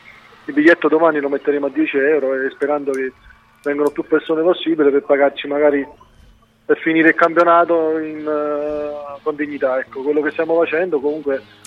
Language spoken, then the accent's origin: Italian; Naples, Campania, Italy; anche comunque io sono napoletano, quindi sono tifoso